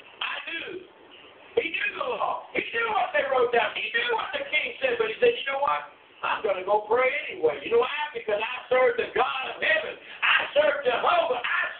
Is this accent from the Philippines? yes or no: no; United States; born there; I have every right in my heart, amen, and by law to say what I want to because I was born in America.